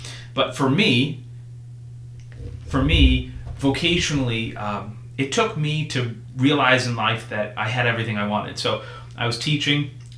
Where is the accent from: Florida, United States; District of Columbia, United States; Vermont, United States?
Vermont, United States; Holland; Well, I didn't grow up in Auburn, but I grew up in a little town called Holland, Vermont